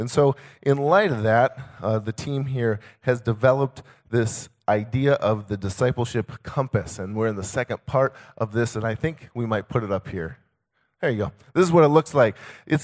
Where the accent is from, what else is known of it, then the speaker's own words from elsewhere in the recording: Michigan, United States; So I grew up in Michigan, okay? I'm pure Michigan, okay? And up in the northern middle, lower peninsula, whatever.